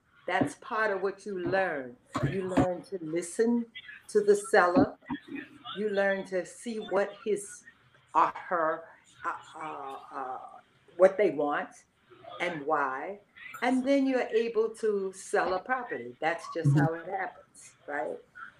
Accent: Georgia, United States; because one, I come from Georgia, and I didn't even like Florida

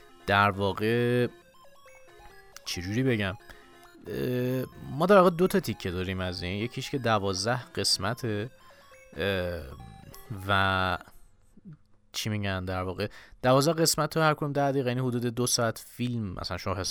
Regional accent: Iran; حداقل برای ما که ایرانی هستیم

